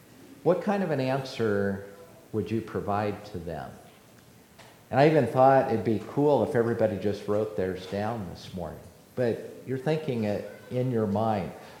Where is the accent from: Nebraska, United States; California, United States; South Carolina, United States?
Nebraska, United States; I'm from Western Nebraska. You ought to see the view I have.